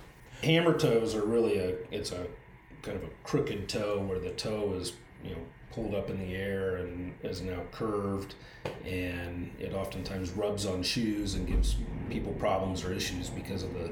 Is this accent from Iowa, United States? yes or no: yes; Clarinda, Iowa, United States; I'm from Clarinda, Iowa, southwest Iowa.